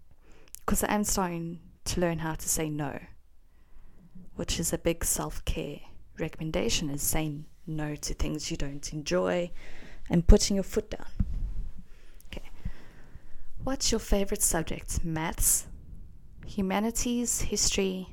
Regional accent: South Africa; Listen, I'm South African. I've never been to America

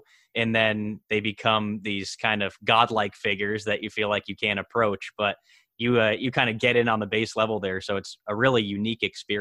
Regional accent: United States; I would have had growing up in the United States, because that is so unique to me.

